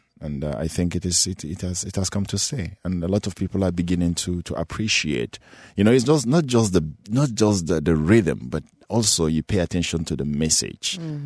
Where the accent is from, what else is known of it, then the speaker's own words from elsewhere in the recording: Nigeria; as an African or as a Nigerian, I was really, really impressed